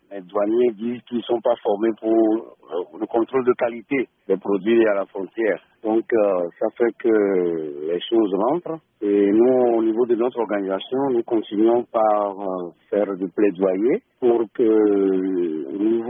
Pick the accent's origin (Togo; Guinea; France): Togo